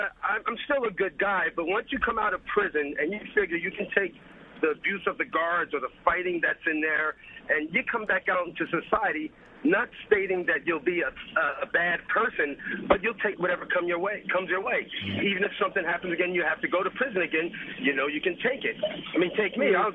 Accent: Newark, New Jersey, United States; I grew up in Newark, never had a problem, passed 3 police tests and a county police test.

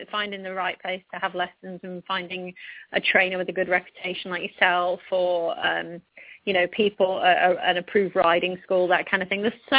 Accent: England, United Kingdom; even when I grew up in England

